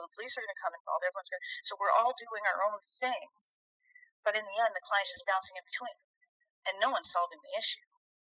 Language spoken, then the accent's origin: English; Toronto, Ontario, Canada; now in Northumberland County, Canada; some people call me an import because I moved here from Toronto a few years ago.